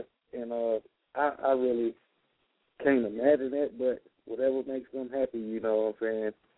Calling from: Louisiana, United States; Mr. Given Thrill, call 318 Louisiana.

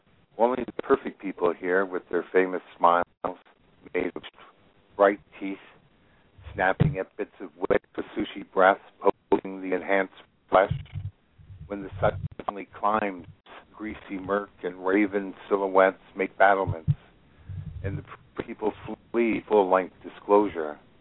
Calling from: Nova Scotia, Canada; I'm calling from Nova Scotia, which is probably almost as far away as I can get from you and be on the same continent.

